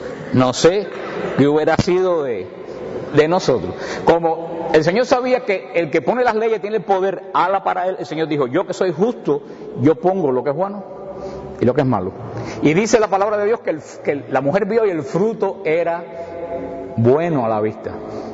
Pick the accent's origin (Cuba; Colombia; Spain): Cuba; allá en mi pueblo, en Cuba, había un dicho